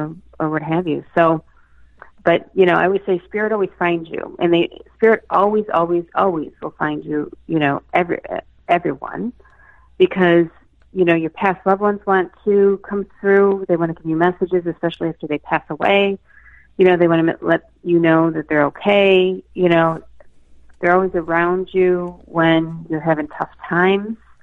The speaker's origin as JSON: {"language": "English", "town": "Boston", "region": "Massachusetts", "country": "United States", "said": "obviously I'm from Boston, and you got to remember the Boston Marathon's on, it's always on a school holiday, during that week."}